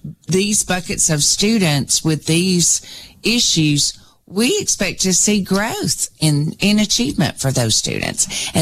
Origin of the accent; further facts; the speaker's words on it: Decatur, United States; I'm from Decatur, and it does.